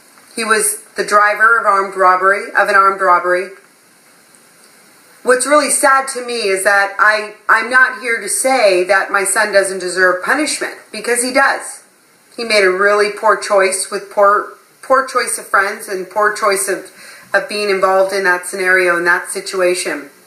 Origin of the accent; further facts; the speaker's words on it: Pacifica, California, United States; I'm from Pacifica, California.